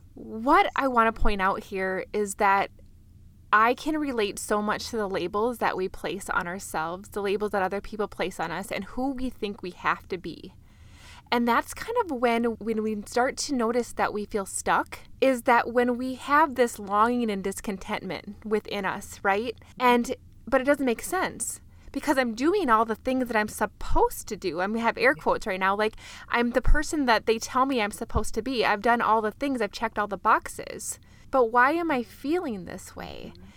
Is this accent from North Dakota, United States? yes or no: yes; Fargo, North Dakota, United States; accent: Fargo; undergrad in Fargo. And so who goes north to college? I don't know. So our conversation might bring out my Fargo accent.